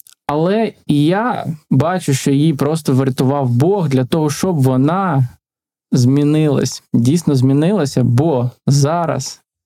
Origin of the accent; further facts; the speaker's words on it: Kherson, Kherson Oblast, Ukraine; Я з Херсону, і під час окупації моя мама була в Херсоні.